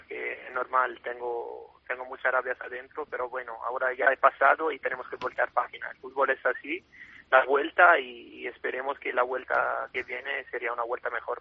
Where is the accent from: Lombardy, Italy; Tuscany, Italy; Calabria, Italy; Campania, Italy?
Campania, Italy; Naples; born there; Spanish is a second language; now in Rome, Italy; Yo nací en Nápoles, pero vivo en Roma la siempre.